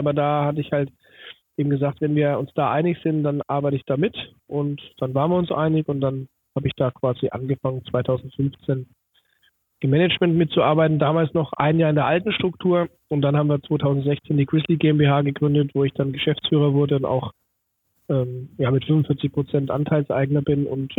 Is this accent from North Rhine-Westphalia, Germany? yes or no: no; Schwabach, Bavaria, Germany; born there; Nein, geboren bin ich in Schwabach bei Mittelfranken